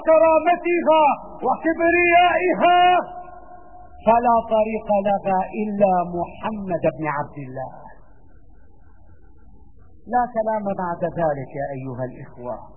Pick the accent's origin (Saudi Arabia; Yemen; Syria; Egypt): Syria; نحن شعب سوري لا نرضى بالقتل لأحد